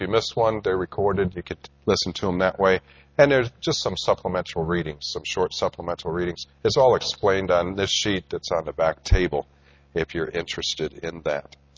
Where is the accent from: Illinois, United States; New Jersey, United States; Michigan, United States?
Michigan, United States; Or there are two men from my home state, Michigan. I'm ashamed to admit that they came from where I came from.